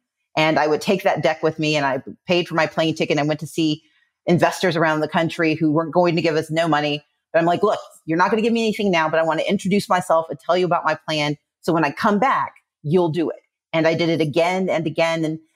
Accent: Mississippi, United States; also born or lived in Wisconsin, United States / Georgia, United States; I am a daughter of the South. I was born in Wisconsin, but I grew up in Mississippi. I came of age in Georgia.

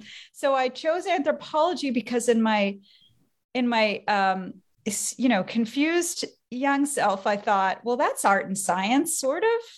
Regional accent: Washington, District of Columbia, United States; born there; I was born in Washington, D.C. from a mom who is from Canada and a dad who is from the States. So I'm a dual citizen

